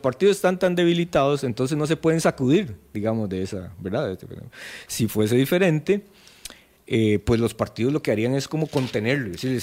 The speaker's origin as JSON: {"language": "Spanish", "country": "Costa Rica", "said": "esta interpretación de cómo somos los costarricenses en términos del apoyo al gobierno"}